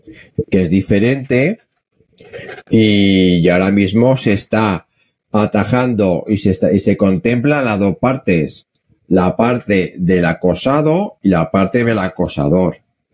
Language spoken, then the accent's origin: Spanish; Zaragoza, Aragon, Spain; yo soy de Zaragoza y es la playa.